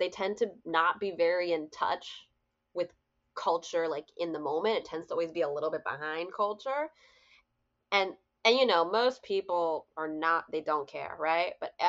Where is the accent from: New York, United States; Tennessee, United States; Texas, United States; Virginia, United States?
Virginia, United States; So you and I grew up in the Washington, D.C. area. We grew up in Northern Virginia, which is a very diverse area.